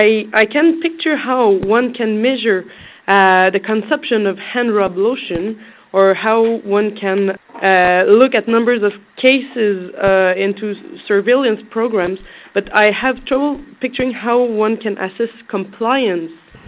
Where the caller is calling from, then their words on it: Montreal, Quebec, Canada; I'm calling from Montreal, Canada.